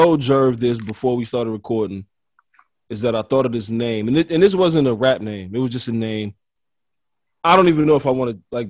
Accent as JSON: {"language": "English", "town": "Detroit", "region": "Michigan", "country": "United States", "tie": "born or raised there", "said": "because I'm from Detroit. I'm born and raised."}